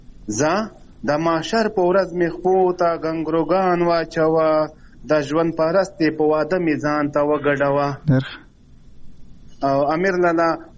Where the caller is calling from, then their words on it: Karachi, Sindh, Pakistan; کراچۍ نه.